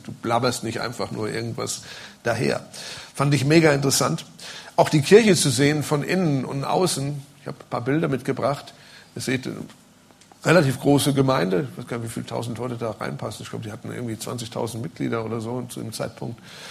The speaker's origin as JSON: {"language": "German", "town": "Limburg", "region": "Hesse", "country": "Germany", "said": "ich komme ja aus Limburg, das ist die erste Rolltreppe, die ich in meinem Leben gesehen habe."}